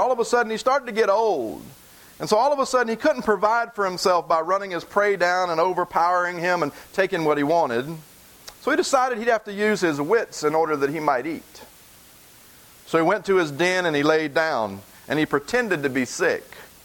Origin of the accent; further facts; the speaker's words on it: the South, United States; Am I saying that right? I'm from the South.